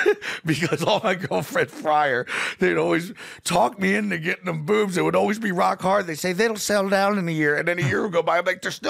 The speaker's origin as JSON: {"language": "English", "town": "Philadelphia", "region": "Pennsylvania", "country": "United States", "tie": "born there", "said": "I'm like, I was born in Philly. I'm Sicilian and Irish. I'm 43."}